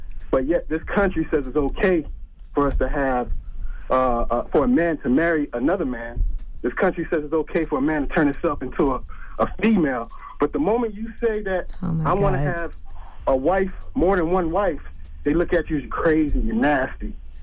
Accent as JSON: {"language": "English", "town": "Miami", "region": "Florida", "country": "United States", "said": "I'm from Miami."}